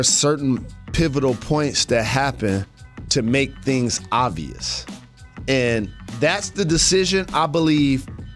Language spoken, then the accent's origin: English; Detroit, Michigan, United States; My hometown Detroit Lions haven't even done that.